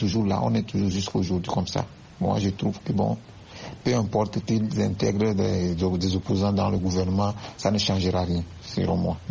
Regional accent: Togo; chez nous au Togo ici

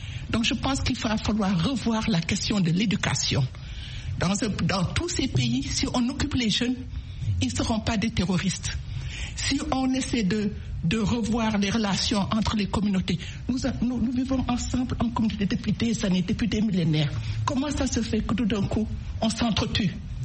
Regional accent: Senegal; Moi, je viens du Sénégal. Nous perdons des milliers de jeunes en mer.

